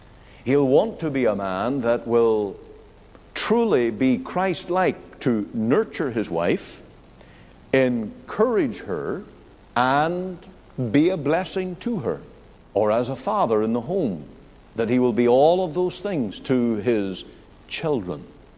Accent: Canada; I can take everything that I know as a Canadian and all that I know about Canadian life and the way of life

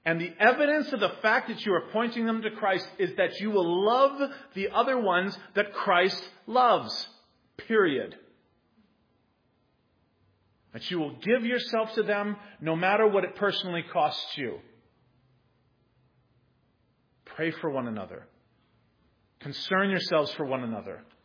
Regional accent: United States; I speak one because I'm American.

